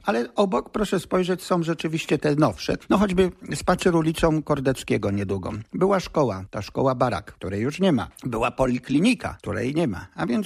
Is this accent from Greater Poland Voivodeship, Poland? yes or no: yes; Kalisz, Greater Poland Voivodeship, Poland; jako Kaliszanin z dziada, pradziada, przede wszystkim no, interesujący się tym już od bardzo dawna